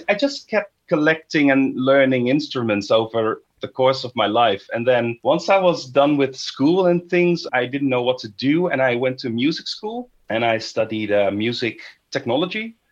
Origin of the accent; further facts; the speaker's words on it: Netherlands; I'm from the Netherlands, as you've heard probably already.